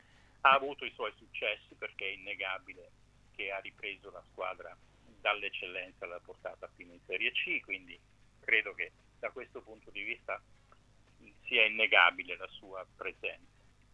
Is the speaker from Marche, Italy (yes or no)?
yes; Osimo, Marche, Italy; io sono osimano